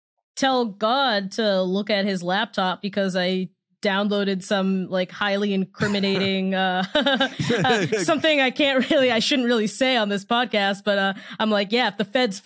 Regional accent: Boston, Massachusetts, United States; Yeah, because it's because I'm from Boston and I can take the pain.

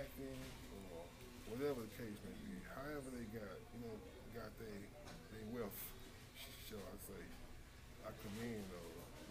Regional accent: Houston, Texas, United States; I'm from Houston.

